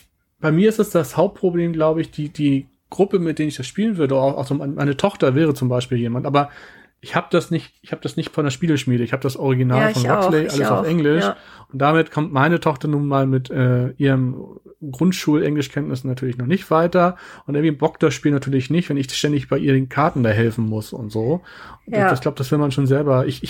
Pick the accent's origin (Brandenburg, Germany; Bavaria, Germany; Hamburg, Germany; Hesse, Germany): Hamburg, Germany; Ich komme aus Hamburg und Umgebung.